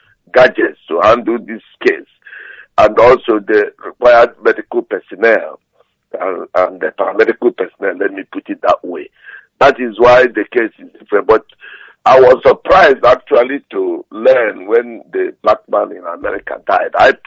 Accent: Ukuta, Nigeria; now in London, United Kingdom; from Ukuta in Biafra land. I am speaking from London in the United Kingdom.

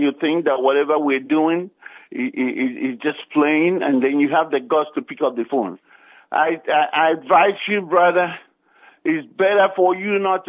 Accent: Oba, Anambra, Nigeria; now in Los Angeles, United States; I hail from Oba in Idemili local government area of Biafra land.

